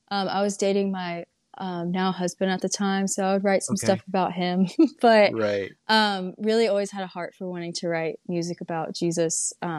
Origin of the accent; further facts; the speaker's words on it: Texas, United States; now in New Orleans, United States; So was very much in the Aggie culture growing up in Texas, was my experience. So very different to be here in New Orleans now.